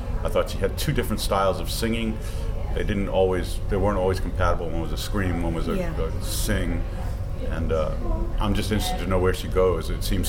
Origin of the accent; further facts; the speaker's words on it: Washington, District of Columbia, United States; just not because I'm from Washington, but just I think they're a duo